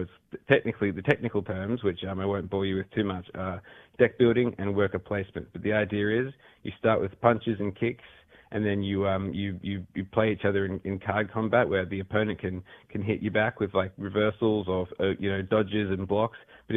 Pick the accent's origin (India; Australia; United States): Australia; I'm from Australia, yes. The kangaroos are out delivering the post as we speak.